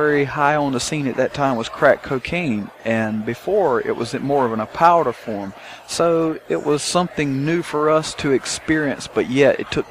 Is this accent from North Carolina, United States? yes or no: yes; North Carolina, United States; Yes, I come from the Lumbee tribe, which is about 65,000 enrolled members. And yes, I am part of the Lumbee tribe.